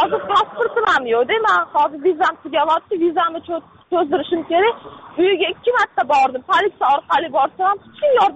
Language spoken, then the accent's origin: Uzbek; Tashkent, Uzbekistan; now in South Korea; Toshkentdanman, Yunusobod tumanidan. Toshkent Yunusobod tumanidan.